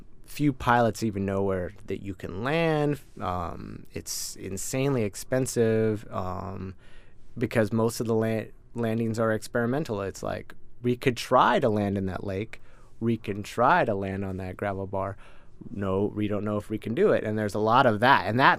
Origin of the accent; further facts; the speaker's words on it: California, United States; growing up in California, I've seen that rock, that vertical gain, but it's missing the glaciers.